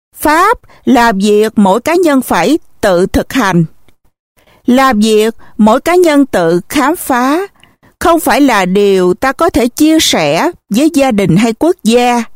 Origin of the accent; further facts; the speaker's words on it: Shan State, Myanmar; Ở quê tôi, Bang San, Miến Điện, Phật tử thường tham dự khóa tu một ngày vào mỗi ngày rằm, kể cả trong lễ Vesak.